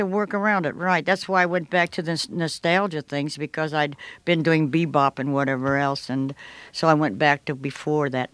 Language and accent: English; Chicago, Illinois, United States; I'm from Chicago. I went to colored schools.